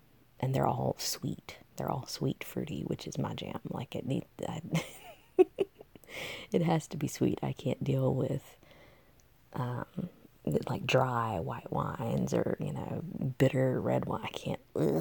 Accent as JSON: {"language": "English", "country": "United States", "said": "Well, I mean, I'm American, so I mean, there's a bunch of stereotypes about us"}